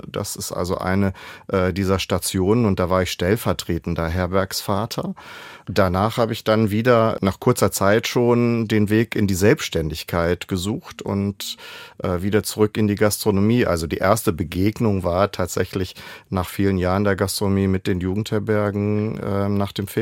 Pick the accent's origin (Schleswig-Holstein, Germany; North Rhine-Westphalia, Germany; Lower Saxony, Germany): Lower Saxony, Germany; Butjadingen; born there; now in Cloppenburg, Germany; Geboren bin ich in Butjading in der Wesermarsch.